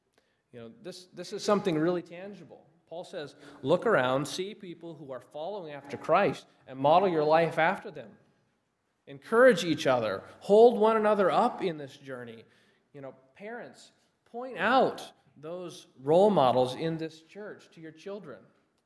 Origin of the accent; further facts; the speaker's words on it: Michigan, United States; We grew up in Michigan. My grandparents were in Florida